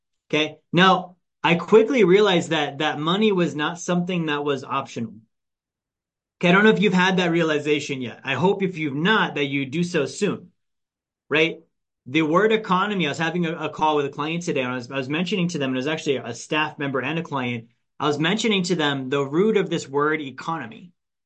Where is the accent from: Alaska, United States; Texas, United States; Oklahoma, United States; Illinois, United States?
Alaska, United States; I grew up low income. Right, low income, low financial literacy. I grew up in Alaska.